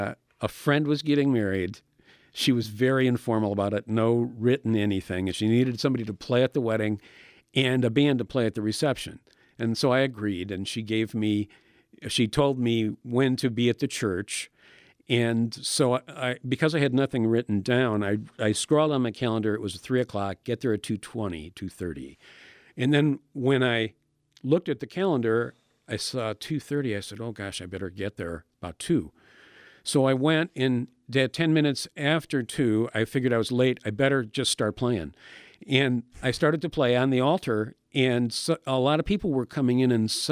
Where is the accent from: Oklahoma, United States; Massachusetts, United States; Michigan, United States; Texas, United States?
Michigan, United States; Detroit; I guess I grew up in Detroit metropolitan area, and even the local decisions were made miles and miles away.